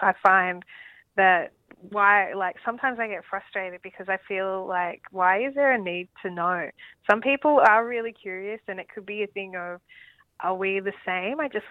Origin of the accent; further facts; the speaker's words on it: Australia; it's not a good enough answer to say, like, I'm Australian.